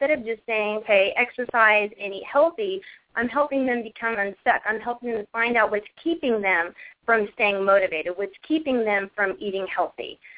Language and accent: English; Dallas, Texas, United States; Yes, I grew up in the Dallas area, and my whole life I battled with self-esteem and weight issues.